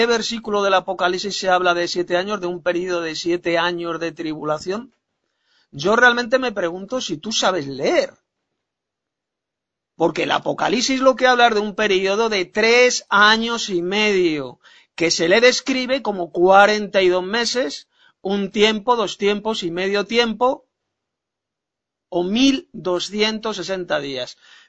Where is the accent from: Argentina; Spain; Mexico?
Spain; Madrid, Community of Madrid; de Madrid, España.